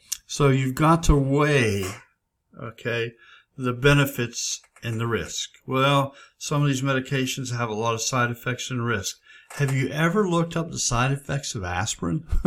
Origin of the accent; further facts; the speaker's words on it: Pennsylvania, United States; I used to live in Pennsylvania. I was born and raised in Pennsylvania.